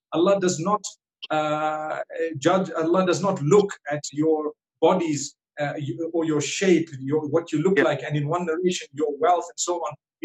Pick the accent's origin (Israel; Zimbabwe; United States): Zimbabwe; Like, I come from Zimbabwe, and the wealthy amongst us here in Zimbabwe